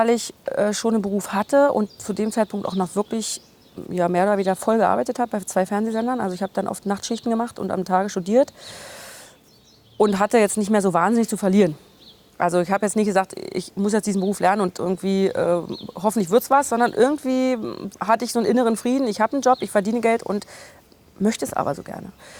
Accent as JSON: {"language": "German", "town": "Belzig", "region": "Brandenburg", "country": "Germany", "said": "eben in Belzig, wo ich herstamme."}